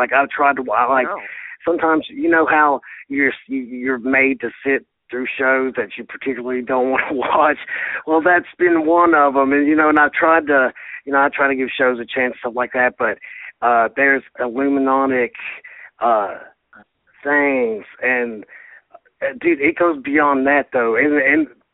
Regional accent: West Virginia, United States; and I'm from West Virginia. And, you know, whenever I'm driving through getting out of Charleston

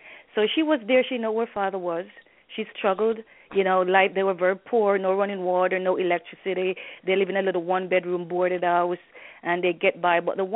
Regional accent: Jamaica; moved away as an adult; now in New York, United States; I was born and raised in Jamaica, West Indies, and I migrated to the U.S. Approximately over 16 years ago. I currently reside in New York

